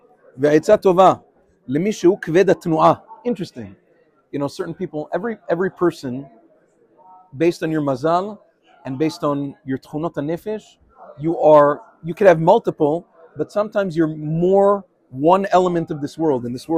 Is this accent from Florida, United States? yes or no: no; Queens, New York, United States; And I'm saying I'm a kid from Queens.